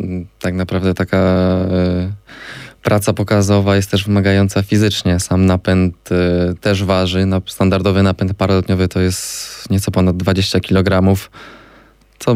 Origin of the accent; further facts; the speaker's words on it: Kraków, Lesser Poland, Poland; Jesteśmy z Krakowa, jesteśmy z okolic Krakowa i latamy również w okolicach Krakowa